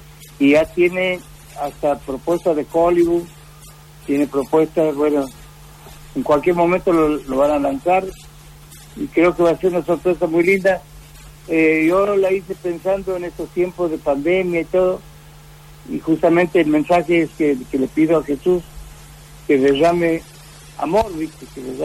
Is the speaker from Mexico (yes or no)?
no; Santiago del Estero, Argentina; Así que bendiciones para mi pueblo querido que es Santiago del Estero.